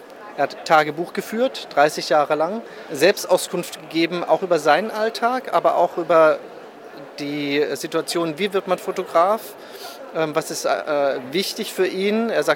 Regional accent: Berlin, Germany; ich bin gebürtiger Berliner, das können ja wenige von sich behaupten, die dort irgendwie leben.

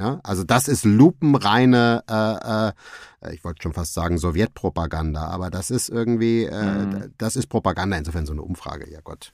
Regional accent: Germany; Frage ich dich jetzt mal als Deutscher, du als Schweizer, macht dir das Angst?

